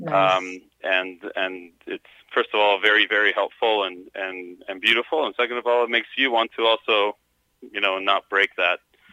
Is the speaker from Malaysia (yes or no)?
no; Venezuela; now in United States; I moved from Venezuela into the U.S. in 2000, and it took me 16 years to become a citizen in the States.